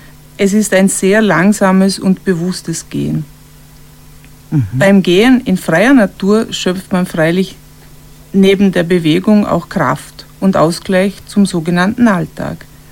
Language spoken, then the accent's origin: German; Lustenau, Vorarlberg, Austria; accent: Lustenau dialect; den Glücker, was in unserem Lustenauer Dialekt Glasmurmel bedeutet